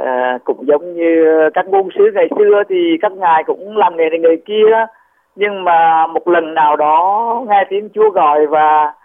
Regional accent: Hue, Thừa Thiên Huế, Vietnam; moved away as an adult; also born or lived in Saigon / Nha Trang; Tôi thì gốc Huế, sinh ra ở Huế, lớn lên ở Huế. Vâng. Đến năm 30 tuổi mới vào Sài Gòn để vào nhà dòng. Và ở Sài Gòn được 6 năm

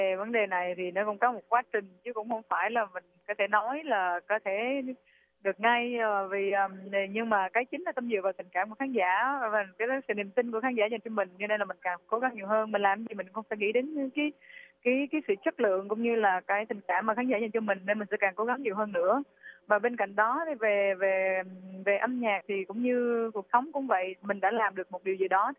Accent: Da Nang, Vietnam; accent: Da Nang; Thật ra thì giọng em thì cũng là nghe cái giọng là biết là em là người Đà Nẵng, người kiểu miền Trung rồi

